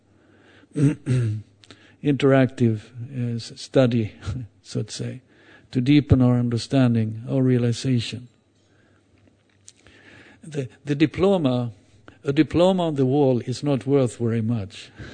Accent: Sweden; I'm from Sweden, but that doesn't matter so much. But I used to say that I belong to the Swedish forest tribes.

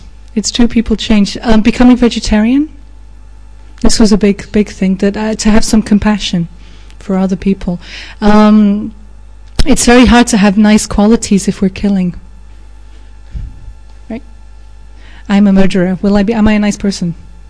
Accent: England, United Kingdom; I'm English. You don't talk about, things up front.

